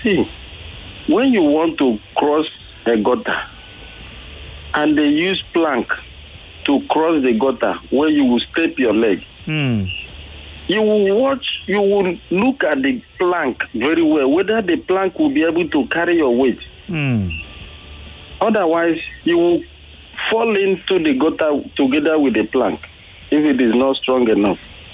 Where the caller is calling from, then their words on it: Ijeododo, Lagos, Nigeria; I'm calling from Ijeodudu.